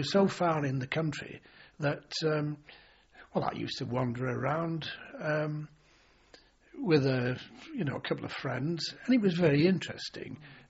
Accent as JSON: {"language": "English", "region": "North West England", "country": "United Kingdom", "tie": "born there", "said": "I was born in Cumberland"}